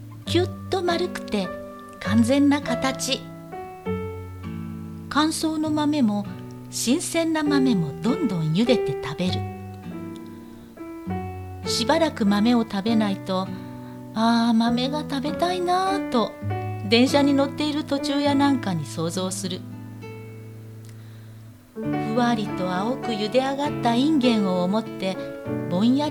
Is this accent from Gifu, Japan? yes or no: no; Osaka, Japan; accent: Osaka dialect; それであの私も大阪弁ネイティブでございますので